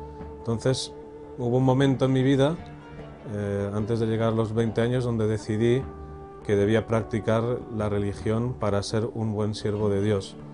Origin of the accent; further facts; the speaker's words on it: Spain; Soy español musulmán. Converso al Islam en el año 1996. Ahora tengo 35 años y vivo en la ciudad de Valencia, en España.